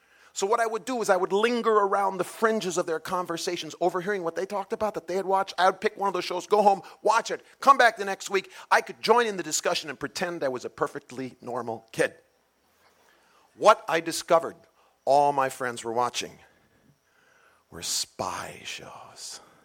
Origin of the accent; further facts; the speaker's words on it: Milwaukee, Wisconsin, United States; my hometown team, the Milwaukee Braves, hosted the true center of the axis of evil, the New York Yankees.